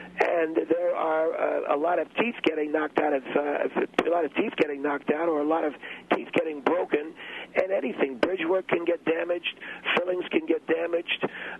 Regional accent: New York City, New York, United States; I come from a neighborhood like that. I come from Alphabet City, New York, a place called East New York, where we had a lot of neighborhood saloons like this.

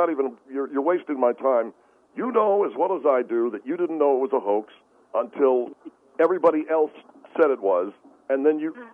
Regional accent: California, United States; So what's the big deal that I'm from California?

